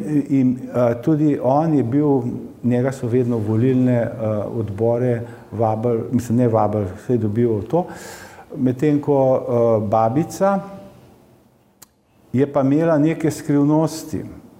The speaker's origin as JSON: {"language": "Slovenian", "town": "Kamnik", "region": "Upper Carniola", "country": "Slovenia", "tie": "born or raised there", "said": "iz Kamnika in vse življenje živim na istem naslovi, naslovu Novi trg 31."}